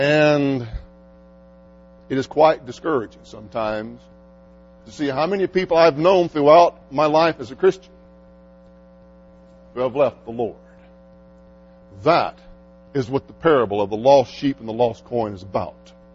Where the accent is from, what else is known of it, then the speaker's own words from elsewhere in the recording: Mississippi, United States; now in Texas, United States; I come from Mississippi. All we got in Mississippi are hills. I still haven't seen mountains in Texas.